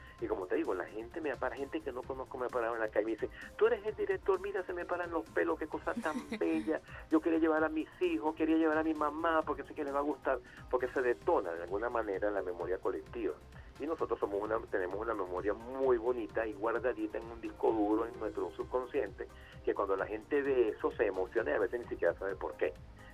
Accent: Capital District, Venezuela; un vecindario muy inspirado en lo que viví yo también en mi infancia en Propatria, donde yo patinaba

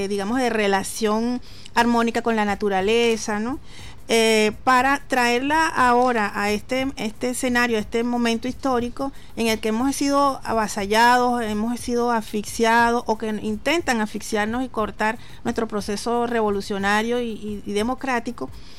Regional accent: Río Chico, Miranda, Venezuela; Soy de Río Chico, Barlovento

